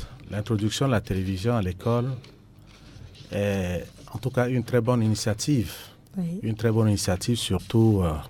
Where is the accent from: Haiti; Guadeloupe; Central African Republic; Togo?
Central African Republic; chez nous, en République centrafricaine